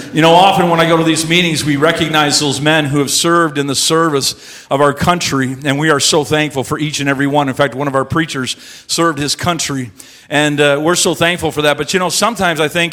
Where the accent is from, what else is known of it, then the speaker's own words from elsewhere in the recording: Simcoe, Ontario, Canada; I was born and raised here in Simcoe, Ontario. This is my hometown. This is my home church.